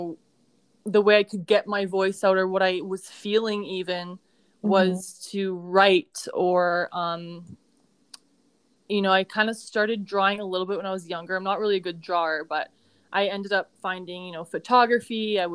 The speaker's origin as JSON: {"language": "English", "town": "Toronto", "region": "Ontario", "country": "Canada", "tie": "born or raised there", "said": "Yeah, I am Canadian. I'm a Canadian girl born and raised. I was raised most of my life in Ontario."}